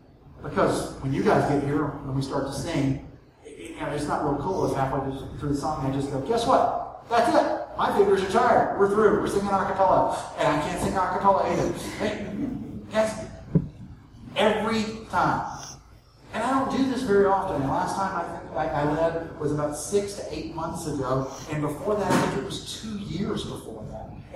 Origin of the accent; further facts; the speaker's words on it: the South, United States; accent: southern; Do I hear my southern accent come out of my head?